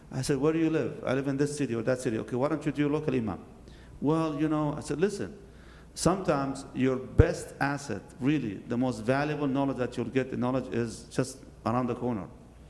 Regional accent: Kuwait; I was born and raised in Kuwait, alhamdulillah, conservative community

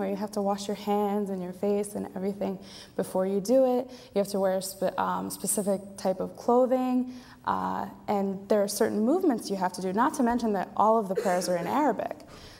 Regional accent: State College, Pennsylvania, United States; I grew up here. I've spent my entire life in the vicinity of State College. And I'm fully American and fully Muslim.

